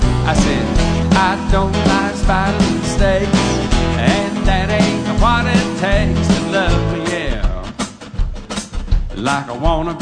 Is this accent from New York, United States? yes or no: no; Florida, United States; You know, I was back in my home state of Florida.